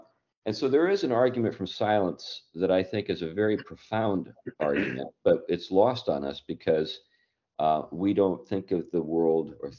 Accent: United States; when I first came into the Christian faith, because I'm an American.

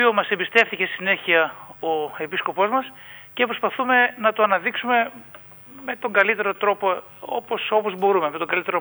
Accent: Alexandroupolis, Eastern Macedonia and Thrace, Greece; Οι περισσότεροι από τους Αλεξανδροπολίτες από εκεί καταγόμαστε, από την Ανατολική Θράκη.

